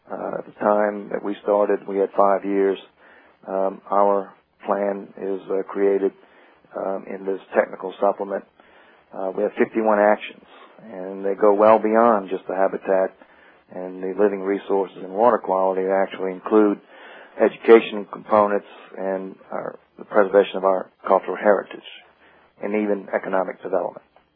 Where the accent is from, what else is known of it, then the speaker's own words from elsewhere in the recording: Louisiana, United States; Slide 36, I show you the condition of, actually, the subdivision I grew up in Port South Louisiana, before Hurricane Katrina.